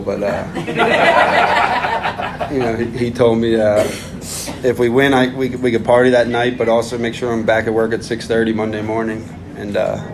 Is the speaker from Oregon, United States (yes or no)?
no; Maple Grove, Minnesota, United States; But coming into Maple Grove, my hometown, I had a lot of support, you know, 100-plus people, friends and family.